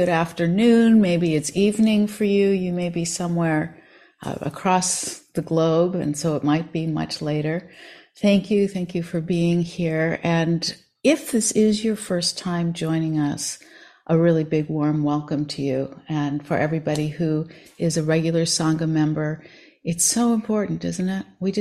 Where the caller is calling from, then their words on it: McKinleyville, California, United States; I am joining you from McKinleyville, California, which is the land of the Wiat, and it is about 300 miles north of San Francisco on the coast in the Redwoods.